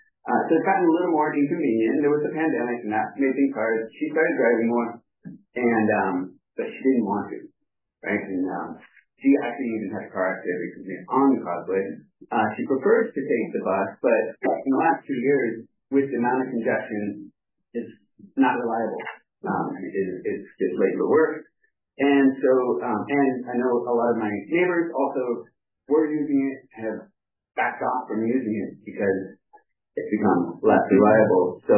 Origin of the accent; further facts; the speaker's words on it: Davis, California, United States; I'm from South Davis.